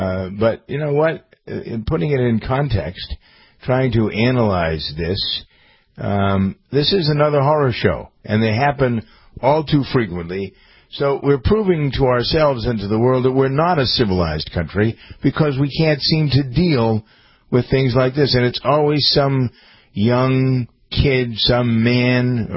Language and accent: English; Framingham, Massachusetts, United States; when I was in the hospital emergency room in my hometown of Framingham, Massachusetts